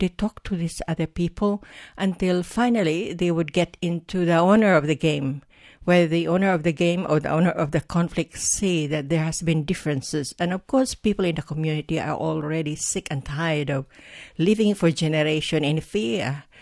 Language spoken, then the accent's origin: English; Mindanao, Philippines; I come from Mindanao, The southern part of The Philippines.